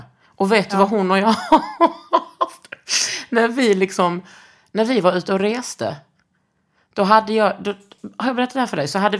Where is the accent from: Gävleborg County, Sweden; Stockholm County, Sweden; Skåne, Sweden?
Skåne, Sweden; accent: Scanian; Du menar om jag ökar min skånska?